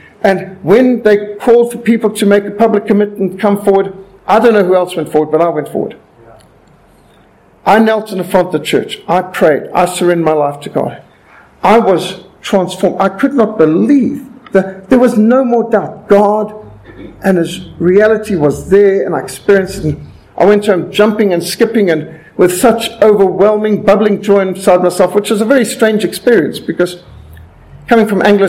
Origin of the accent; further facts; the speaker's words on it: Cape Town, Western Cape, South Africa; born there; I was born in Cape Town.